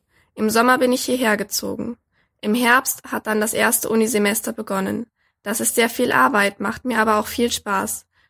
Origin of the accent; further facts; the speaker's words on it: Mombasa, Mombasa County, Kenya; Ich komme aus Mombasa. In Kenia haben wir direkt den Indischen Ozean vor der Tür.